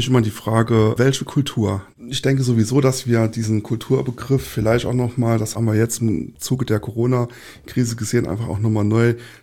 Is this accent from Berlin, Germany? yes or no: no; Saarland, Germany; Ja, ich komme halt aus dem Saarland, so irgendwie.